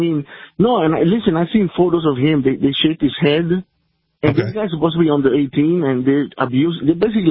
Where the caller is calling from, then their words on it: Miami, Florida, United States; from Miami.